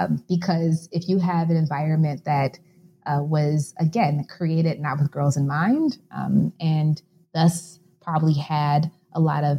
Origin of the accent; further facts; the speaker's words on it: Chicago, Illinois, United States; It is in the U.S. I'm from Chicago.